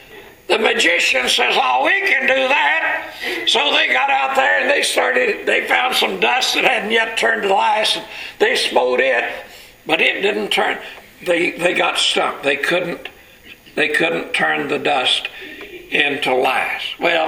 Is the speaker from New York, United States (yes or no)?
no; Texas, United States; now in California, United States; You know, that's one thing I like about California. I was raised down in Texas. We had a lot of flies down there. We don't have that many out here.